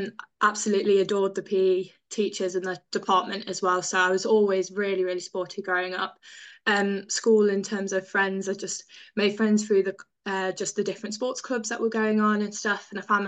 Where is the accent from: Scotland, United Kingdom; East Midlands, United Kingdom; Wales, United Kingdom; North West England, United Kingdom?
East Midlands, United Kingdom; Nottingham; I grew up in Nottingham. I lived in Nottingham until I decided to go to Loughborough University for university.